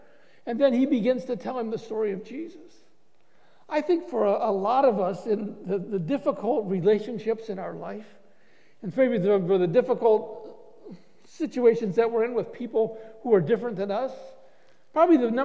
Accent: Ohio, United States; My wife and I grew up in Northwest Ohio. We were in one of these big Rust Belt towns, blue collar.

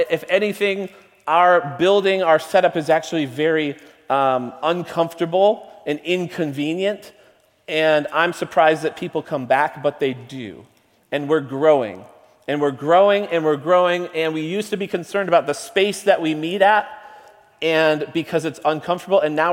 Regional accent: New England, United States; Growing up in New England, I would walk into churches that I've never been

